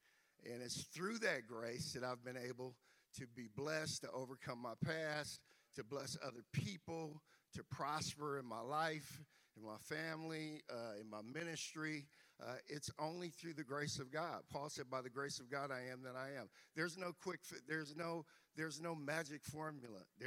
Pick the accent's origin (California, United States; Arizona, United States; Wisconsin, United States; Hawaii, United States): California, United States; Vallejo; now in Sacramento, United States; I grew up in Vallejo, California. I'm a fifth generation pastor's son.